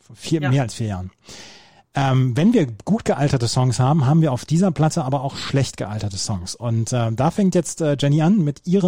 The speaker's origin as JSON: {"language": "German", "town": "Minden", "region": "North Rhine-Westphalia", "country": "Germany", "said": "Wir in Ostwestfalen, wir wussten, was gut ist."}